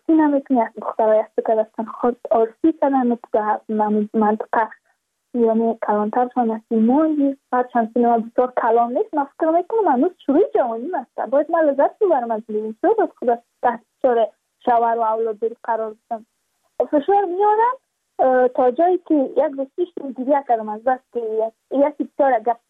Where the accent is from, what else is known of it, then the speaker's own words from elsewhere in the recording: Badakhshan, Afghanistan; چون ما از بدخشان هستیم، یعنی منطقه دور دستش